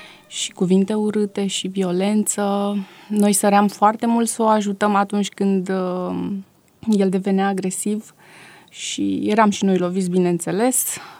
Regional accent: Tulcea, Tulcea County, Romania; prima parte a copilăriei am petrecut-o în orașul natal al mamei mele, la Tulcea, un oraș foarte liniștit cu niște oameni deosebiți, oraș foarte curat.

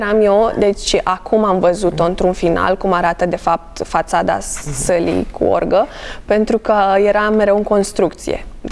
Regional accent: Moldova; Dar când eram mică, eu sunt din Republica Moldova.

